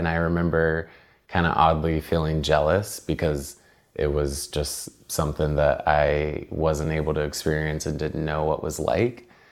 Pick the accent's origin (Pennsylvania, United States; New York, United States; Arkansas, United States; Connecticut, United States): Arkansas, United States; Harrison; I'm from Harrison, Arkansas. So the town I'm from, Harrison, Arkansas, there's an active KKK outside of the town.